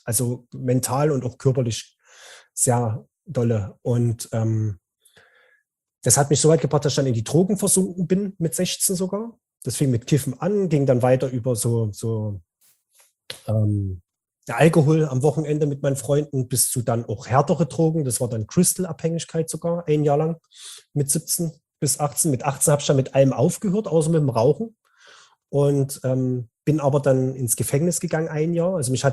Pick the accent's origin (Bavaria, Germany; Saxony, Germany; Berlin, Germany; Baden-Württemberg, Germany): Saxony, Germany; Dresden; also born or lived in Radebeul; Ich komme aus Dresden. Geboren bin ich in einer Kleinstadt nie weit weg von hier, also in Radebeul.